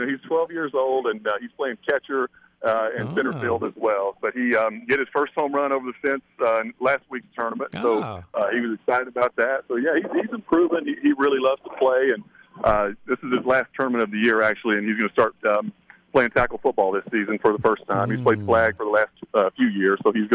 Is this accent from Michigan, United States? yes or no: no; Kentucky, United States; I felt it when I was at UK, being a hometown kid and, trying to perform on, in front of the home fans and all that kind of stuff.